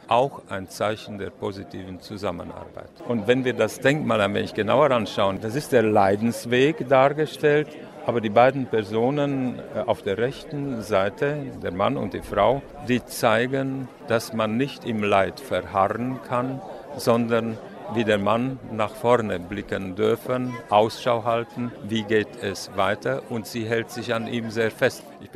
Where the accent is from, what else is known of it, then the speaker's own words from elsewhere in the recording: Nuremberg, Bavaria, Germany; also born or lived in Hungary; ich komme aus Nürnberg. Geboren bin ich 1944 während der Evakuierung der Nordsiebenbürger Sachsen in einem Viehwaggon in Ungarn.